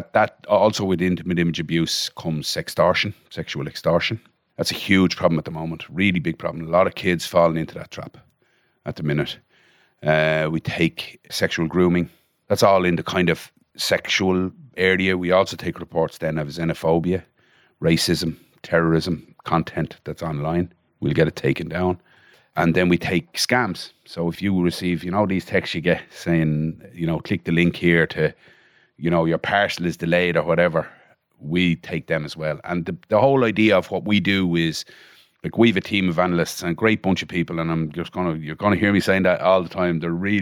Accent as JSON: {"language": "English", "town": "Ashbourne", "region": "Leinster", "country": "Ireland", "tie": "born or raised there", "said": "So I'm from Ashbourne in County Meath. My dad was a vet and we had a little bit of a farm going in Swords as well. So I'm Ashbourne, Swords, kind of South County Meath, North County Dublin. And went to school in Ashbourne and then secondary school in Vincent's."}